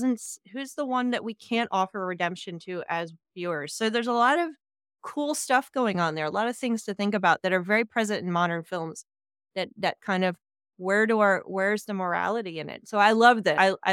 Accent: New York, United States; I grew up right on the Hudson River. Okay, way further down from where they were. The West Point wasn't that far from where I grew up.

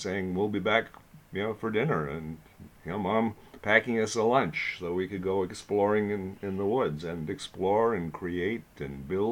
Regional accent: Sault Ste. Marie, Ontario, Canada; he and I grew up in Sault Ste. Marie, Ontario

